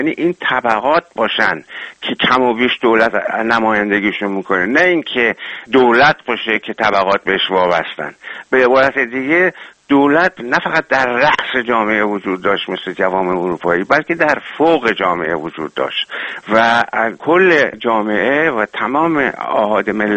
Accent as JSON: {"language": "Persian", "country": "Iran", "said": "وقتی میگفتم من از اهل ایران هستم"}